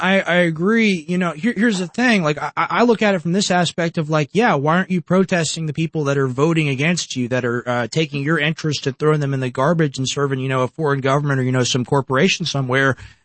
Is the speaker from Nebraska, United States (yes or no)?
no; Texas, United States; Especially it irks me, and not necessarily Southern, but is Texas. We are all from the South kind of together.